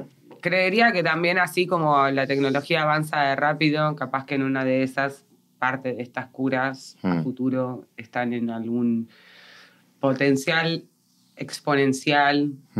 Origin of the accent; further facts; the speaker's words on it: Argentina; O sea, yo, no, o sea, siendo de Argentina, sé que nosotros vivimos en crisis desde hace muchos años.